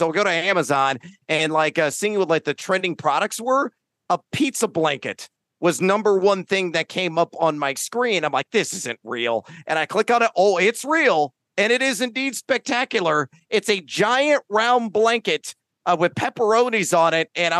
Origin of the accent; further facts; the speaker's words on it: Texas, United States; I remember him vividly as a child growing up in Texas.